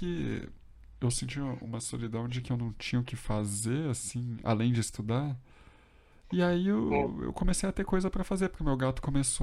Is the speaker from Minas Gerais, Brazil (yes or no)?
yes; Belo Horizonte, Minas Gerais, Brazil; moved away as an adult; now in Campinas, Brazil; eu mudei pra Campinas, sabe? Aí, galera não manja, mas eu sou de BH. E aí, passei na Unicamp, e aí fui pra Campinas e tal, morar lá.